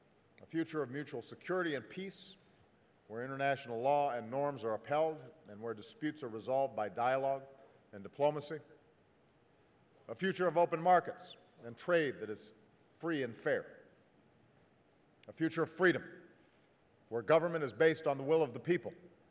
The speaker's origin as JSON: {"language": "English", "region": "Illinois", "country": "United States", "said": "I've seen it in my home state of Illinois as manufacturing plants shut down and jobs dried up over the last 2 decades."}